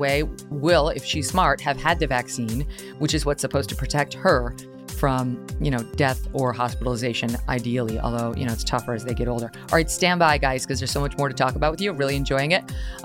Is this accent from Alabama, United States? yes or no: no; New York, United States; This is upstate New York. That's my hometown area.